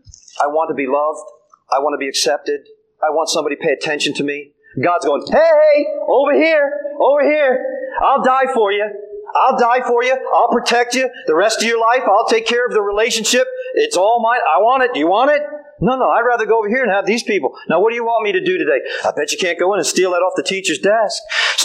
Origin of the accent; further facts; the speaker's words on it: Virginia, United States; You know what a naught is? I come from Virginia.